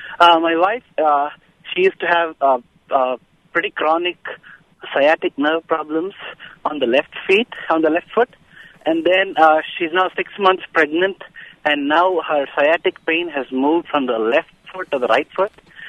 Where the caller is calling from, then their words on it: Champaign, Illinois, United States; I'm calling from Champagne.